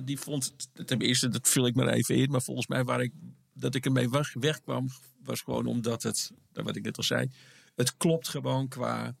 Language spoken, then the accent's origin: Dutch; Amsterdam, North Holland, Netherlands; Ik kom uit Amsterdam. Ik ben geboren in Amsterdam. We zijn op mijn 7e ben ik met mijn ouders zijn we in een flat gaan wonen.